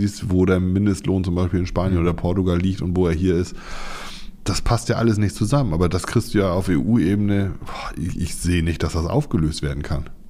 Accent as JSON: {"language": "German", "region": "Schleswig-Holstein", "country": "Germany", "said": "wir sehen uns ja in erster Linie als Schleswig-Holsteiner"}